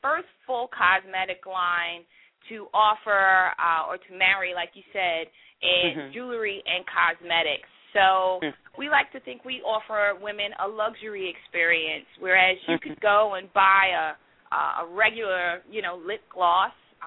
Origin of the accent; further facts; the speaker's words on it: New Rochelle, New York, United States; Originally from New Rochelle, New York, which is in Westchester.